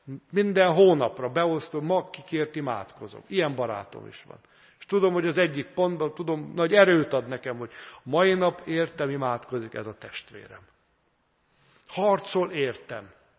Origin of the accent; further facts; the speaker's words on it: Hungary; Hát itt mindenki panaszkodik. Magyarok vagyunk, nem? Nekünk az illik, hogy panaszkodjunk, siránkozunk, hallottuk.